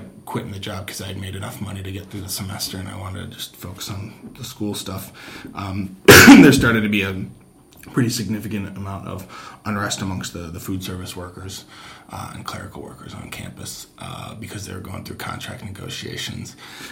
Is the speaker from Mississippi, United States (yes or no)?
no; Neenah, Wisconsin, United States; born or raised there